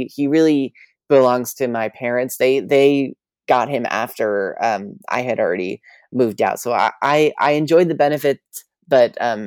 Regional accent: New York, United States; because I grew up in New York and I've always wanted to do theater.

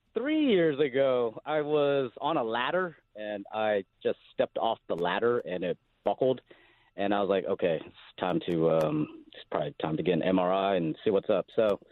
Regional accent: Los Angeles, California, United States; I grew up in L.A. I went to Fairfax High. Wow. I've been here my whole life.

